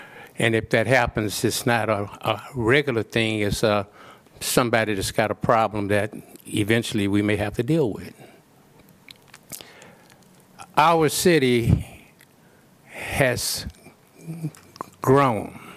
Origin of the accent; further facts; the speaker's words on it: East St. Louis, Illinois, United States; born there; I was born in East St. Louis, Illinois, which was an all-black community.